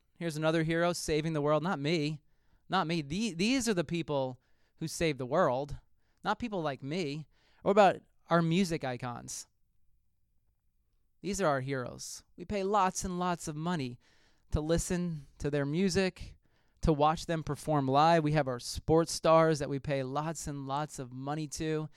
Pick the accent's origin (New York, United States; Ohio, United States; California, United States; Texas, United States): New York, United States; accent: New York; My accent from 2006, I don't know where it's such a strong New York accent. I sound like a completely different person.